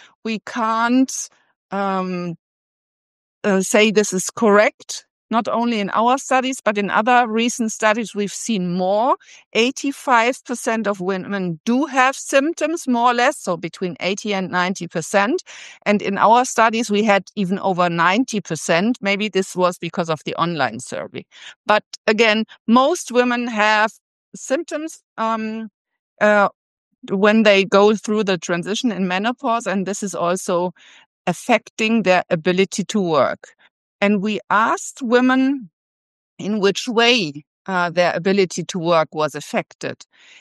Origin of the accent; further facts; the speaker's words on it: Berlin, Germany; I'm from Berlin, Germany, and I would like to tell you my perspective on why menopause is an important topic in the workplace.